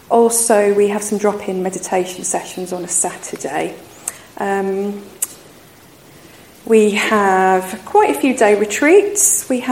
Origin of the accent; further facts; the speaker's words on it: King's Lynn, East of England, United Kingdom; from King's Lynn. The King's Lynn group's flourishing